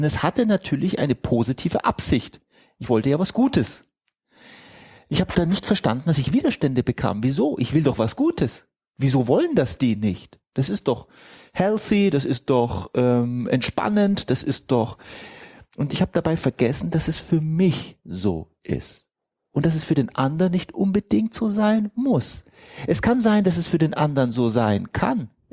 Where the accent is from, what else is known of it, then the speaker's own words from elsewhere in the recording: Egypt; ich bin Ägypter